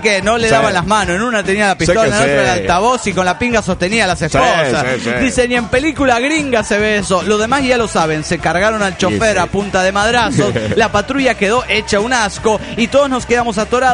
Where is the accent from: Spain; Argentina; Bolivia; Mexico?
Argentina; Patagonia; de la Patagonia, argentino.